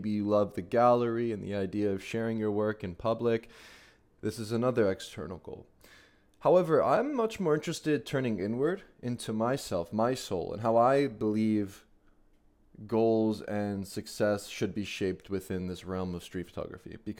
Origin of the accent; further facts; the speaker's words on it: Philadelphia, Pennsylvania, United States; I'll be sharing with you some photos from Philadelphia in this slideshow today, here from my hometown